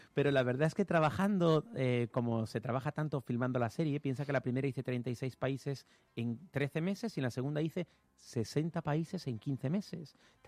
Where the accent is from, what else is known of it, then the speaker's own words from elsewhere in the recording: Canary Islands, Spain; yo vivo en Tenerife, soy tinerfeño. Vivo en La Orotava y tengo un apartamentito pequeño en un edificio viejo.